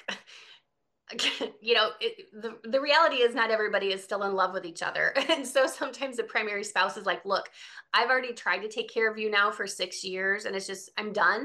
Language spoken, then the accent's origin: English; Midwest, United States; I'm from the Midwest, yep.